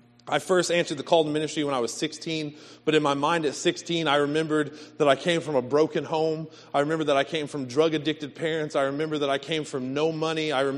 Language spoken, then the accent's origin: English; McLeansboro, Illinois, United States; I'm from McLeansboro